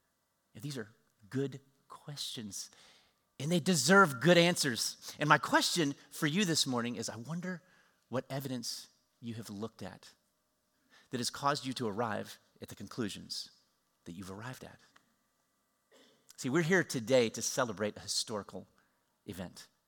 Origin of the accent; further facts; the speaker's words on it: Harrisonburg, Virginia, United States; I grew up in Harrisonburg, Virginia. I was about 11 years old at the time